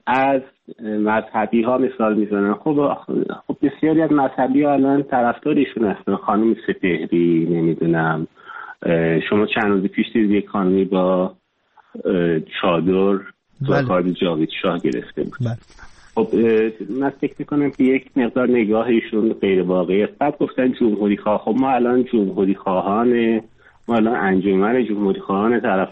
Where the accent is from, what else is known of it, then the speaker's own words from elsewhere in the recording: Mazandaran, Iran; من خودم مازندرانیم